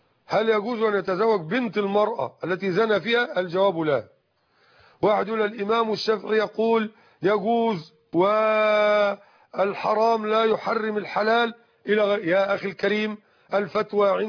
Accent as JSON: {"language": "Arabic", "country": "Egypt"}